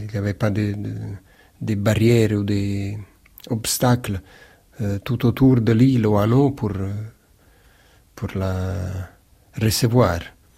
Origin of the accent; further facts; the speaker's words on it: Naples, Campania, Italy; first language Neapolitan; French is a second language; ma première langue était le napolitain, c'était le dialecte. Et le dialecte, c'était la langue officielle de la ville.